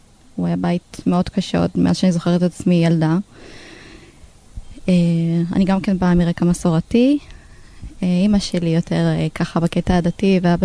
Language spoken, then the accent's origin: Hebrew; Dimona, Southern District, Israel; כן, אני באמת במקור מדימונה. אחות גדולה משבעה אחים.